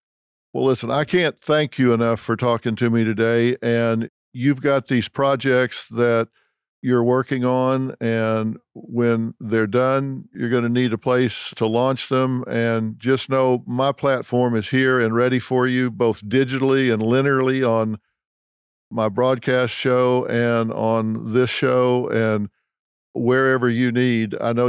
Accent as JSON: {"language": "English", "region": "Texas", "country": "United States", "said": "I'm from Texas, so when I say it, I do it."}